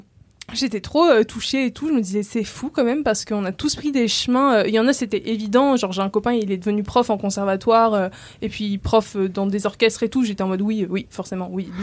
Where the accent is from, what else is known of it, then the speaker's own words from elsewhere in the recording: Rennes, Brittany, France; Moi, je dis que je suis rennaise. Je dis jamais que je viens de Paris.